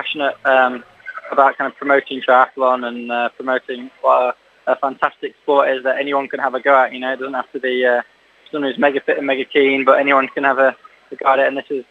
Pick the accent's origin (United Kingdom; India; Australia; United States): United Kingdom; Yorkshire and the Humber; I mean, I'm from Yorkshire, so we've got lots of kind of similar roads and bad weather as well